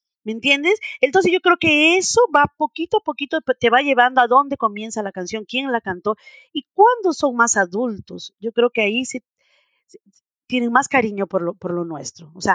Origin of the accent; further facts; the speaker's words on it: Lima, Peru; moved away; cuando yo me vine de Lima para acá, yo usé un avión y que fue de Lima hasta la frontera con Chile